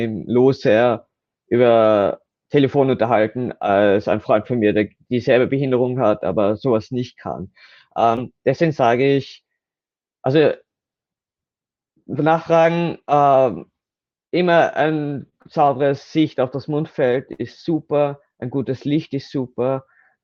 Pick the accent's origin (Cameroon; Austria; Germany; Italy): Austria; für mich als Österreicher